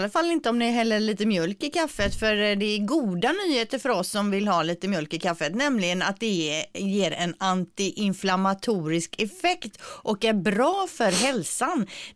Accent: Gothenburg, Västra Götaland County, Sweden; accent: Gothenburg dialect; han ska liksom överdriva min göteborgska, så jag pratar ju inte så som

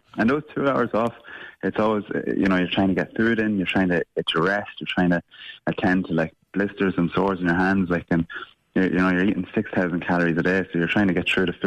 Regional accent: Dundalk, Leinster, Ireland; I'm from just outside Dundalk

